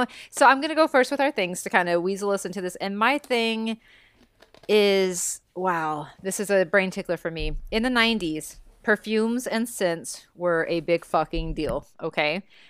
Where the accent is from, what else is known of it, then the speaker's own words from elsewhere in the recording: Texas, United States; accent: Southern drawl; I'm slow because I'm from Texas, so I'm just a slow Southern drawl speaking kind of lady.